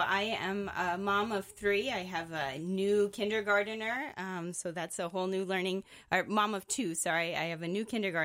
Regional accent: Wisconsin, United States; I think we're still Wisconsin Badger fans at heart. I grew up in Wisconsin, and we're both from Wisconsin there. So I went to college in Ohio.

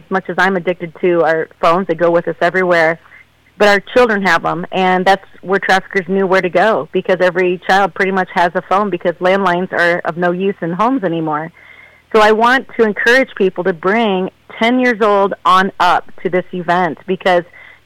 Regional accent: Algona, Iowa, United States; Well, I'm from Algona. I was born and raised here.

